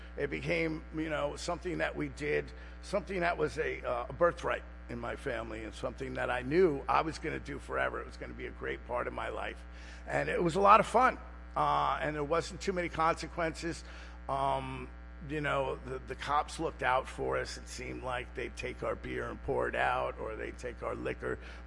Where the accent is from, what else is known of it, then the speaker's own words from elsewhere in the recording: New York, United States; So growing up in New York was one thing.